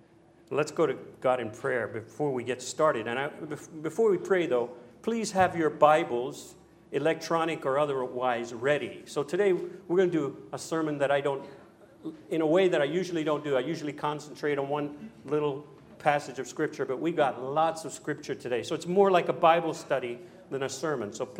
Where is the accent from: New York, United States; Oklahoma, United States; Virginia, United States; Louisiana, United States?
Louisiana, United States; I'm from Louisiana in America